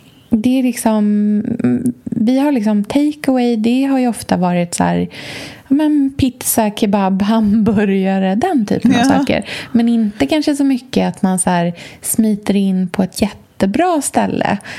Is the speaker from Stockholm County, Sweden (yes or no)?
no; Östergötland, Sweden; Det är ju inte som att vara på landet i Östergötland där jag kommer ifrån.